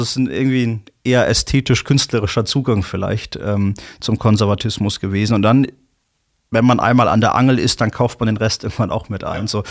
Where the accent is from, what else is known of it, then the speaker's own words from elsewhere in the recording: Hamburg, Germany; ich komme aus Hamburg